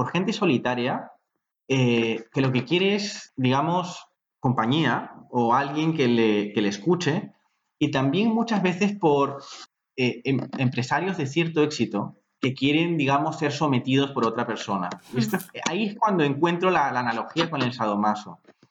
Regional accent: Lima, Peru; yo me crié en Lima y fui al Santísimo Nombre de Jesús. Es un colegio que está en San Borja y lo llevan monjas.

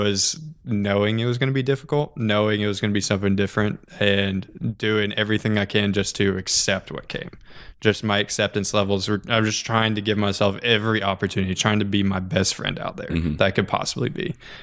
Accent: Orlando, Florida, United States; I grew up here in Orlando.

